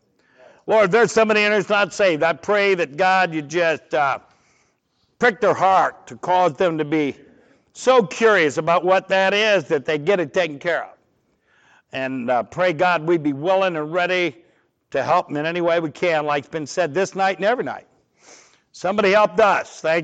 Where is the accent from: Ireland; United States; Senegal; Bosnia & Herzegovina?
United States; Ohio; also born or lived in Tennessee; I'm from Ohio, kind of, by way of Tennessee. Or Tennessee, by I don't know. But anyway, we got a saying in the Midwest.